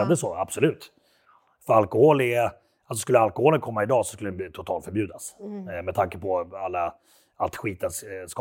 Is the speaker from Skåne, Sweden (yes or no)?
no; Orminge, Stockholm County, Sweden; Min tanke var hela tiden att jag skulle få bort henne från den här miljön i Orminge där vi växte upp.